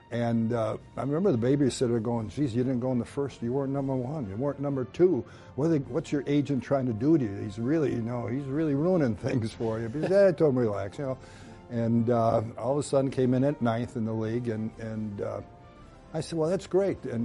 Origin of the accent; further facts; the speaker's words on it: Midwest, United States; Growing up in the Midwest and seeing all those Bear Packer games, when I was in high school and college